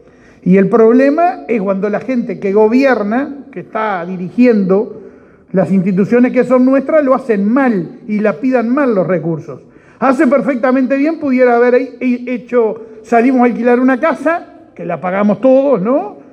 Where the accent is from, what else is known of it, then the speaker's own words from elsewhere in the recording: Uruguay; Porque soy uruguayo. Porque soy uruguayo